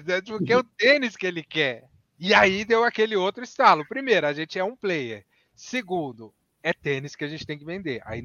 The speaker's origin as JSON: {"language": "Portuguese", "town": "Brasília", "region": "Federal District", "country": "Brazil", "said": "Não, porque lá em Brasília, a gente é de Brasília"}